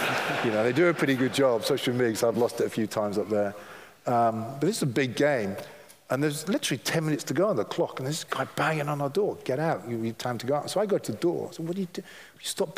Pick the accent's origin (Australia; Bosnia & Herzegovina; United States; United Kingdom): United Kingdom; England; because I'm English, I want to coach England.